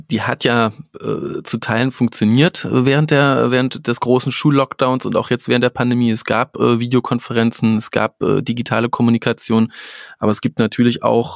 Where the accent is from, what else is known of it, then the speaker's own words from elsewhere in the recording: Berlin, Germany; ich komme ja aus Berlin